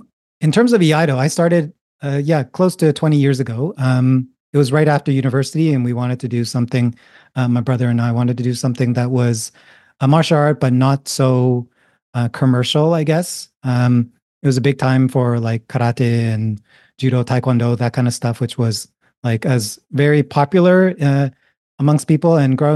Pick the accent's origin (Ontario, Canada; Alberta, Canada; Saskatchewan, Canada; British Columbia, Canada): Ontario, Canada; Toronto; I'm a Chinese Canadian. I grew up in Toronto, Canada. But I grew up like as a second generation immigrant. So my grandparents and my mom were still really into a lot of Chinese culture and a lot of the traditions.